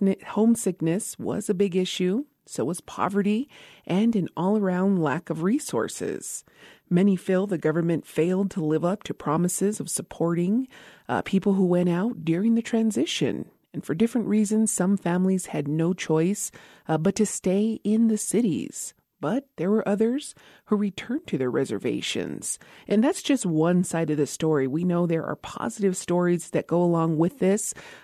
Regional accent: Isleta Pueblo, New Mexico, United States; from Isleta Pueblo.

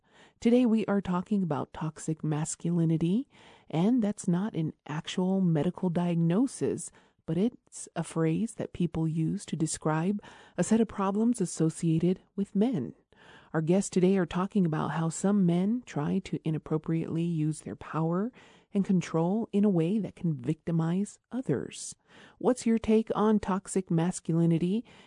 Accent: Isleta Pueblo, New Mexico, United States; from Isleta Pueblo

